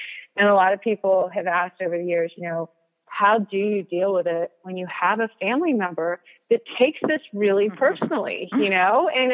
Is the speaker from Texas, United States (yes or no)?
yes; Texas, United States; She comes out of Oklahoma, which is familiar territory to me because I grew up in Texas.